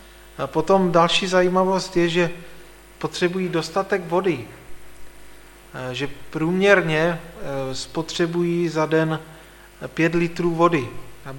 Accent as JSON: {"language": "Czech", "region": "Olomouc Region", "country": "Czechia", "said": "protože jsem z Pohduhuří Jeseníku ze Šumperska"}